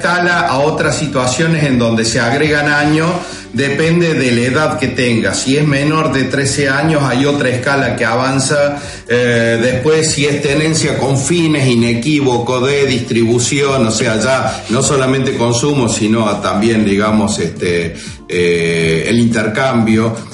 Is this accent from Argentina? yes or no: yes; Córdoba, Argentina; now in Salta, Argentina; en la zona donde yo resido, que es Salta. Yo soy cordobés, no soy salteño